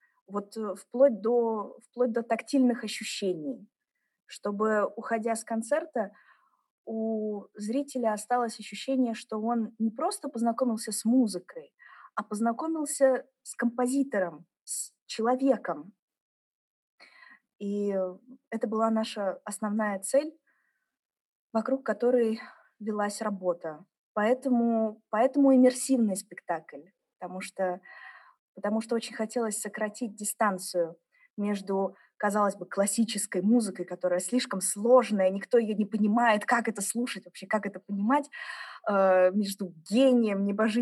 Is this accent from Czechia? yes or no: no; Germany; first language German; Russian is a second language; Дело в том, что я выросла в Германии, поэтому немецкий язык для меня родной.